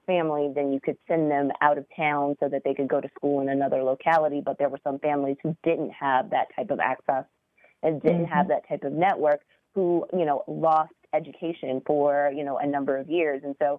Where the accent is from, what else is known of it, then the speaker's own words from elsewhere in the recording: Virginia, United States; Well, Heather, I'm from Virginia, and so you think about Prince Edward County.